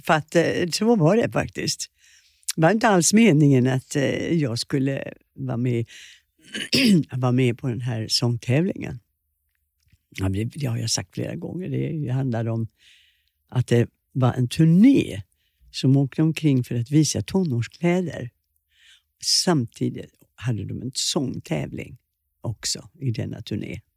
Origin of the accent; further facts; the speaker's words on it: Sweden; Jag är svensk.